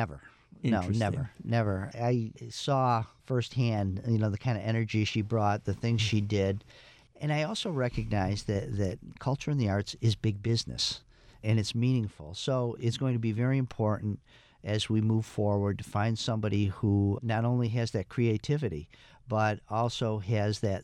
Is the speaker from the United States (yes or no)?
yes; Massachusetts, United States; I grew up in the Berkshires, so I saw it firsthand.